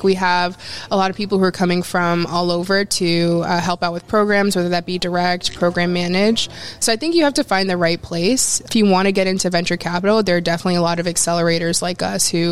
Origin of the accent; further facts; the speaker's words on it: Boston, Massachusetts, United States; So I'm originally from Boston, and right out of college, I had a job in business development